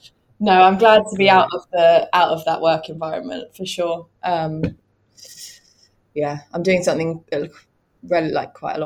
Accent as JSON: {"language": "English", "town": "Aylesbury", "region": "South East England", "country": "United Kingdom", "said": "I'm not from Aylesbury anymore. They proudly have"}